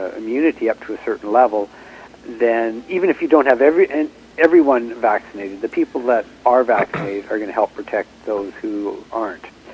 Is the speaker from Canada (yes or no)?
yes; British Columbia, Canada; being a Canadian